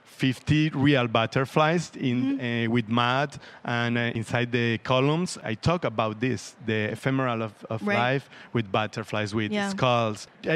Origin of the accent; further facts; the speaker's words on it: Apostoles, Misiones, Argentina; born there; English is a second language; And I was born in Apostoles. Apostoles is a Jesuitic city from 1600